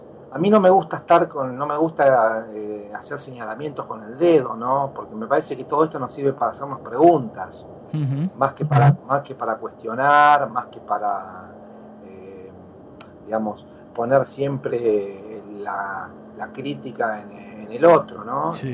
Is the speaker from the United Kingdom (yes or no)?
no; Argentina; Son preguntas que creo que como sociedad argentina